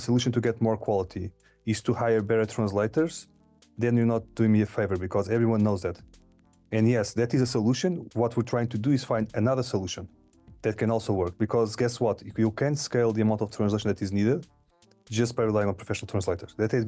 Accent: Lisbon, Portugal; I'm the proud father of the three girls. I'm from Portugal, Lisbon, Portugal.

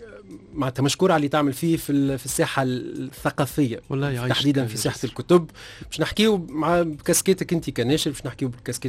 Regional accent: Tunisia; معناتها هذه الحاجه اللي مفقوده عندنا في تونس

